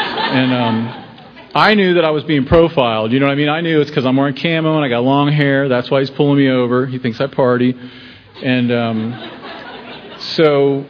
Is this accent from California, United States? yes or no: no; Ohio, United States; I'm from Ohio, so I'd be out hitchhiking, you know, in the snow